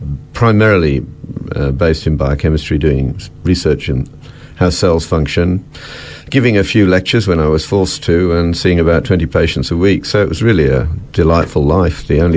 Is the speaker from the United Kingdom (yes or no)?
yes; Birmingham, West Midlands, United Kingdom; Well, I grew up in the UK. I was born in Birmingham to a blue-collar family.